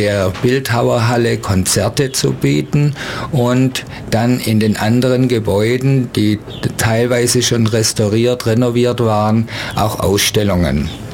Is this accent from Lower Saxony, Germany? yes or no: no; Birkenried, Bavaria, Germany; moved away as an adult; also born or lived in Berlin; Als ich mit Anfang 20 habe ich mich abgeseilt von Birkenried, von zu Hause, wo ich geboren bin, bin ganz weit weg nach Berlin